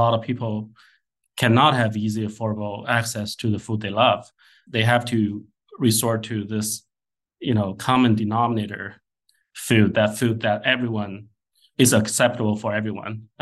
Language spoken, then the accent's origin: English; China; English is a second language; moved away as an adult; now in United States; For example, I grew up in China, although I came to the US more than 20 years ago, but my childhood memory stays with me, right?